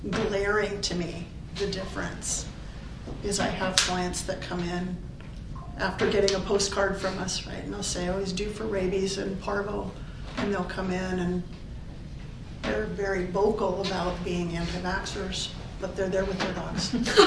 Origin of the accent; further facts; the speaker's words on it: California, United States; Okay. Yeah, I grew up in California too.